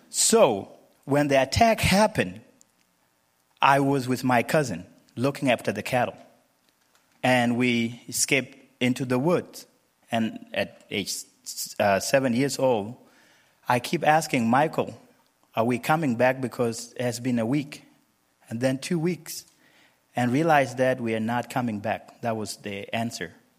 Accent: Mar, South Sudan; So, I was born in South Sudan in a small village called Mar. I lived by the Nile, and life was beautiful.

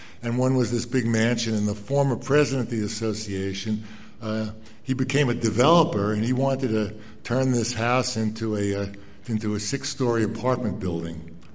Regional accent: Brooklyn, New York, United States; Now, I benefited tremendously growing up in Brooklyn, New York, from organized sports

